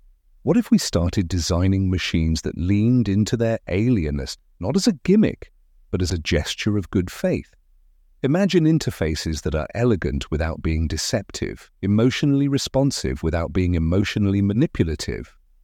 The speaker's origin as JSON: {"language": "English", "region": "London", "country": "United Kingdom", "tie": "born or raised there", "said": "Growing up in London, I was surrounded by voices, raw, loud, unscripted."}